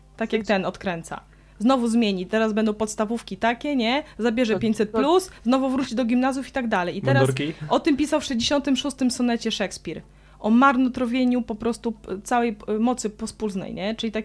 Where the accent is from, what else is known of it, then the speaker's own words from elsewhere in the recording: Lublin, Lublin Voivodeship, Poland; O, jak w Lublinie, żeby tutaj był przez wiele lat, ja jestem z Lublina, przez wiele lat